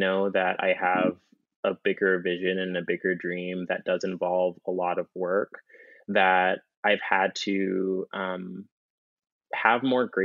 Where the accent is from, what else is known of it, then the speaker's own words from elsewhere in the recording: Jamaica; as a Jamaican person, I think historically, classically, just playing so many different roles